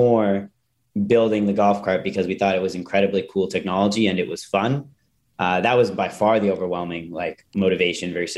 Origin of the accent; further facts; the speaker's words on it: Calgary, Alberta, Canada; I grew up in Calgary, Canada, and I started building robots when I was 11